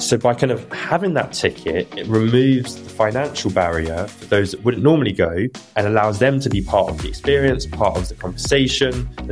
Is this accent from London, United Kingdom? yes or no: yes; London, United Kingdom; I grew up in London, always used to go to the park and just play with anyone and just find friends. And being London, you had everyone from different nationalities and countries and languages and ages.